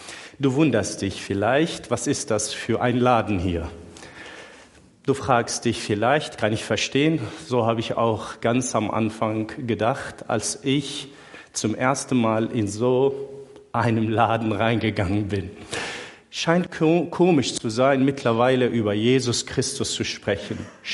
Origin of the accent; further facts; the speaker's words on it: Syria; first language Arabic; German is a second language; now in Germany; Ich bin gebürtiger Syrer, dort geboren und aufgewachsen, vor einigen Jahren nach Deutschland gekommen. Gehöre nicht zur Flüchtlingswelle. Ich bin ein bisschen länger vorher nach Deutschland gekommen. Bin aber Aramäer. Ich bin kein Araber, aber ich bin mit der arabischen Sprache aufgewachsen